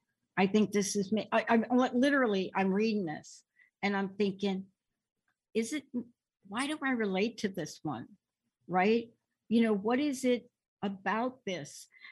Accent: East Coast, United States; My relationship with water, growing up on the East Coast, I love water. I cannot swim to save my life, but if you put me in water, I'm not going to get out. I had to move here to the West Coast, water everywhere.

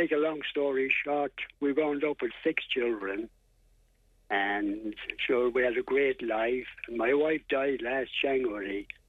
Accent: Carrick-on-Suir, Munster, Ireland; I was from Carrick-on-Shore in Tipperary.

